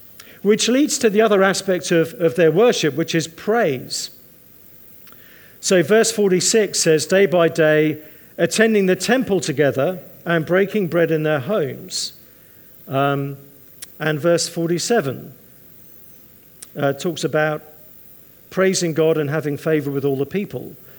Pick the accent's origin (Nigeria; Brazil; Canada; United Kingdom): United Kingdom; England; now in United States; I was having some complications with my visa, living in America as an English person.